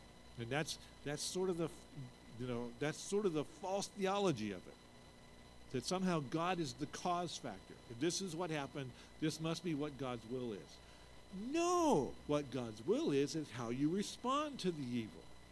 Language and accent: English; United States; That's what happens to me if I go out into your village because I'm American.